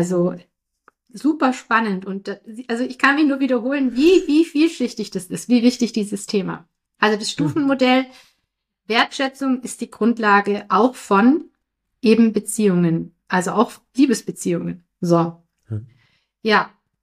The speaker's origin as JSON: {"language": "German", "region": "Baden-Württemberg", "country": "Germany", "tie": "born or raised there", "said": "Ich bin ja hier im Schwabenland. Vor einigen Jahren gab es den großen Amoklauf in Winnenden. Das ist nur ein paar Kilometer von meinem Heimatort entfernt."}